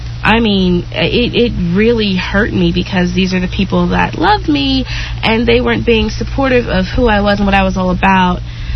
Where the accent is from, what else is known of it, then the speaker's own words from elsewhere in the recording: Henderson, Texas, United States; My family, we're from East Texas, and it's sort of backwards and, you know, very Christian and very traditional